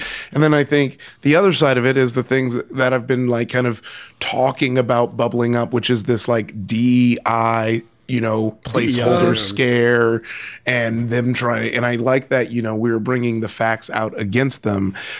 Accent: Compton, California, United States; So I grew up in Compton, and I even knew about Cabrini Green.

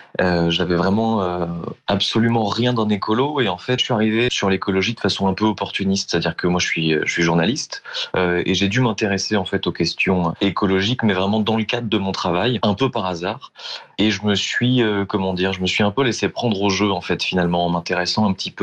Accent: south of France, France; now in Paris, France; moi j'habite à Paris, mais je ne suis pas parisien, je suis natif du sud de la France.

